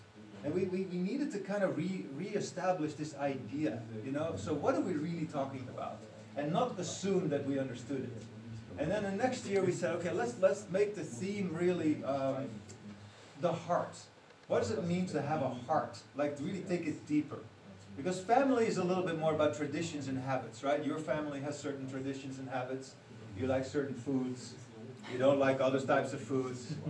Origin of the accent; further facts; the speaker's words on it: Amsterdam, North Holland, Netherlands; you know that I'm from Amsterdam, so I can, and I grew up in Holland, I can understand German well enough to get in trouble.